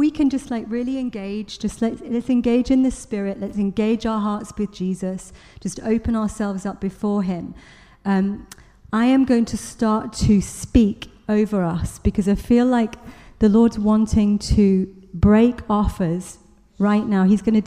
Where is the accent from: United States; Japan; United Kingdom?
United Kingdom; England; obviously I'm English